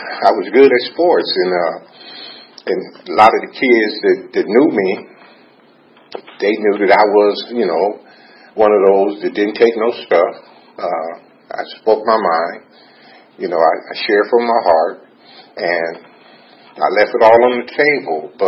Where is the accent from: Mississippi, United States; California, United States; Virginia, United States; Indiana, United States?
Indiana, United States; Gary; I lived growing up in Gary. The streets were tough.